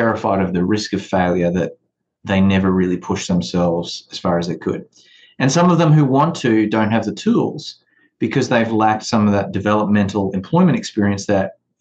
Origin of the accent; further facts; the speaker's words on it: Australia; now in United States; growing up in Australia, this idea of resume stuffing was not what it is here.